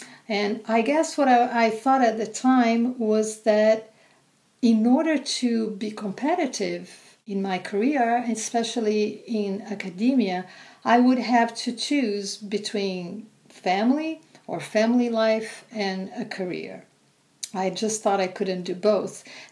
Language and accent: English; Brazil; growing up in Brazil, where I'm from, during a time of extraordinary changes and a very fast pace of environmental degradation.